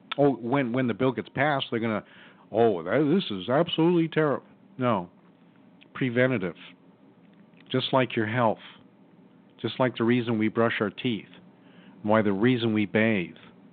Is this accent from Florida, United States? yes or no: no; Arizona, United States; And so I've never really been around alligators, right? I was raised in Arizona.